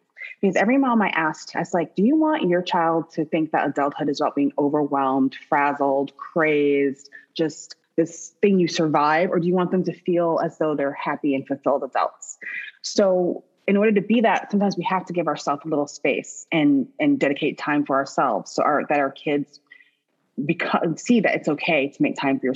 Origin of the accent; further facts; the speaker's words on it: Midwest, United States; I grew up in the Midwest and it was always such a pretty time